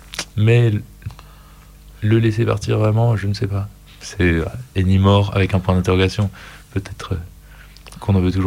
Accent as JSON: {"language": "French", "country": "France", "said": "En fait je suis français quoi, et il y a ce truc, mon cerveau il tourne en français toute la vie"}